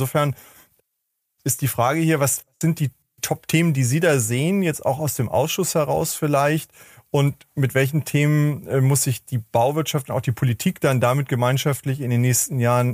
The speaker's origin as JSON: {"language": "German", "region": "Hamburg", "country": "Germany", "said": "Also ich ich komme ja aus Hamburg"}